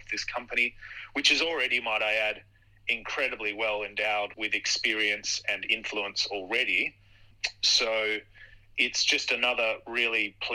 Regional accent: Australia; not only as an Australian who is very comfortable with my home stock exchange

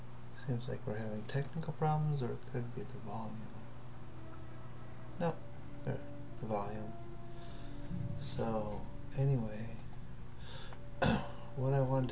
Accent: Northeast, United States; it's because of growing up in the Northeast, and actually my radio station in my hometown was called Northern New England's

